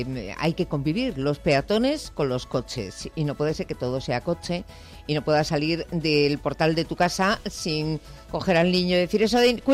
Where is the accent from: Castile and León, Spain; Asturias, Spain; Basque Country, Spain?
Basque Country, Spain; Bilbao; Bilbao, ¿no? Que es la ciudad donde yo nací y he vivido durante unos cuantos años.